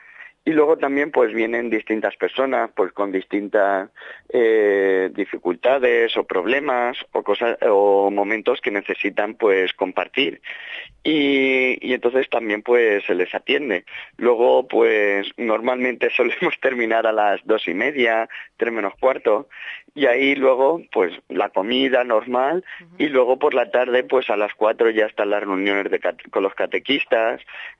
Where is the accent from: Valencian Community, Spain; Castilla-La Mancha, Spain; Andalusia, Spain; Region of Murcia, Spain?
Valencian Community, Spain; Alicante; yo vengo de Alicante. Yo vivo en Alicante, en el centro, y tengo 25 años.